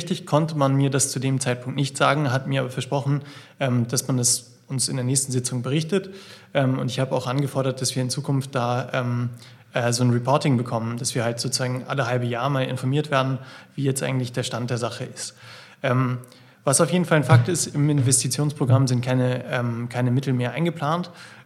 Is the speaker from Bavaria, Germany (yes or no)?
yes; Regensburg, Bavaria, Germany; das kriegt man als Regensburger ja immer irgendwie mit.